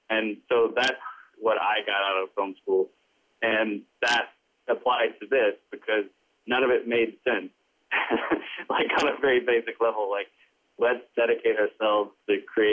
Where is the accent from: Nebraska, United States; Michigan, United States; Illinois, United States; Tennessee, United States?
Tennessee, United States; moved away as an adult; I'm the writer director of Limetown. I grew up in East Tennessee. When I was 18, I went to NYU, the film school.